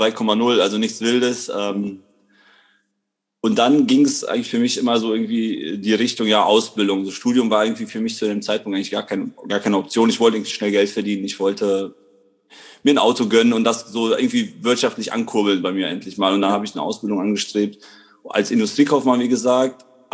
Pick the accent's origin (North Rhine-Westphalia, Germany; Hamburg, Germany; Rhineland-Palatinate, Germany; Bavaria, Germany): North Rhine-Westphalia, Germany; Krefeld; ich bin 36 Jahre, bin aus Krefeld, bin hier geboren und habe drei Kinder